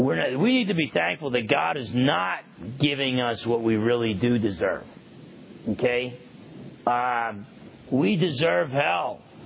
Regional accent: New Jersey, United States; Growing up in New Jersey, I would see retired vets, and they'd be World War II vets

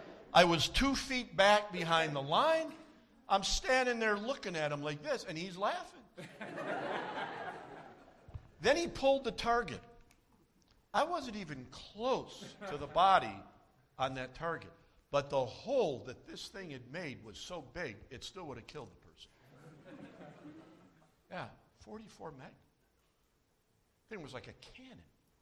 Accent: Chicago, Illinois, United States; I was born and raised in Chicago. Weren't a whole lot of deer running around there, so we didn't do a lot of hunting there.

